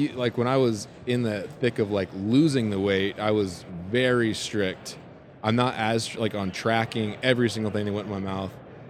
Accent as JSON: {"language": "English", "region": "East Coast", "country": "United States", "tie": "born or raised there", "said": "Yeah, I grew up on the East Coast hunting whitetails and waterfowl."}